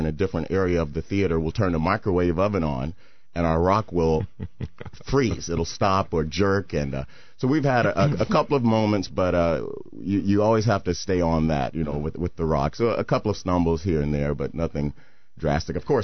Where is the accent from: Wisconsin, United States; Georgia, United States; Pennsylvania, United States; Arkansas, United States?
Georgia, United States; I'm from Georgia.